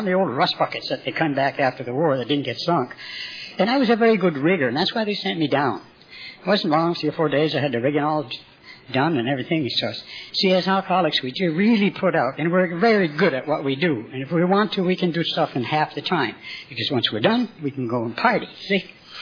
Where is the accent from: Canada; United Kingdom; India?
Canada; I'm a Canadian